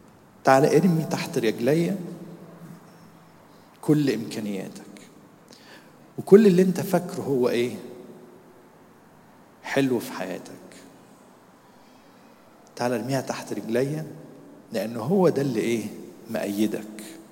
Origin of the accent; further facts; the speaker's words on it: Egypt; احنا مصريين.